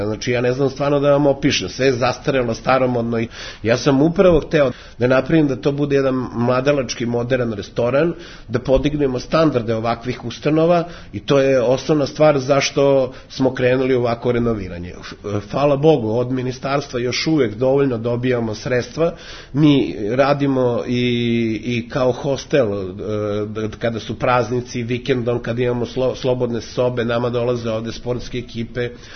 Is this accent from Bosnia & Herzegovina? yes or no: no; Belgrade, City of Belgrade, Serbia; ja sam rođen u Beogradu, školovao se u Beogradu i roditelj sam